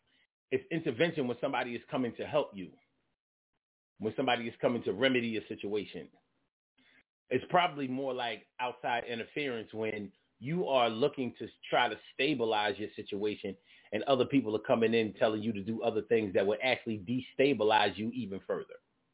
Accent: Alabama, United States; You know? Like, yo, I'm from South Alabama

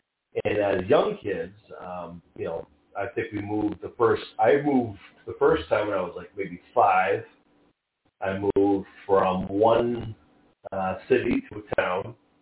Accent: Quincy, Massachusetts, United States; That was in my hometown of Quincy. And then we moved to Braintree, which is literally a town next to us, to our city.

